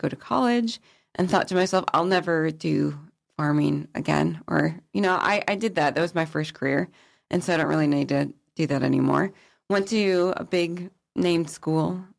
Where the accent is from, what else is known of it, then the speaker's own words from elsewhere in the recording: Wisconsin, United States; So background history. So I grew up in Southeast Wisconsin.